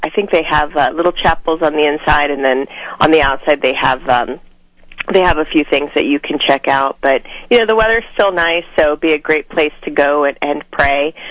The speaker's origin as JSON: {"language": "English", "region": "California", "country": "United States", "tie": "born or raised there", "said": "I grew up in California. I live on the East Coast."}